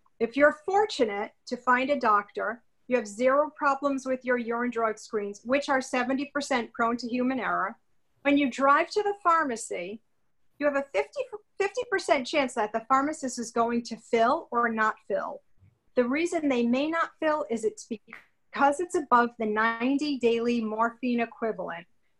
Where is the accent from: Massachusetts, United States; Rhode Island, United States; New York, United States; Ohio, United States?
Rhode Island, United States; we are filing a class action lawsuit against large chain pharmacies in my home state of Rhode Island.